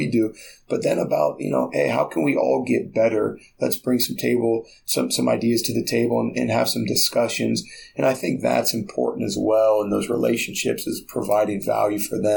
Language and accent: English; Columbus, Ohio, United States; Yeah, thankfully for me, growing up in Columbus, I know a ton of them.